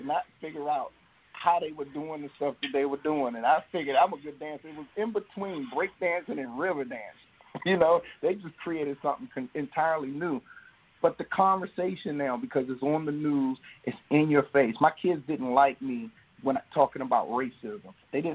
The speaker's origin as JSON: {"language": "English", "town": "Washington", "region": "District of Columbia", "country": "United States", "tie": "born or raised there", "said": "I'm from Washington, D.C., and D.C. was violent when we grew up there. It was called the murder capital."}